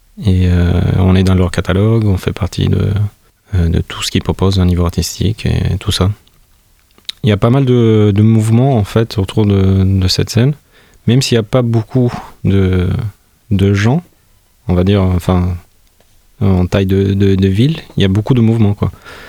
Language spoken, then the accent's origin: French; Tirana, Tirana County, Albania; also born or lived in Toulouse; now in France; Je suis artiste musicien de groupe de nuit et je viens de l'Albanie. Je viens de Tirana, qui est la capitale de l'Albanie. Alors, je suis venu au début à Toulouse.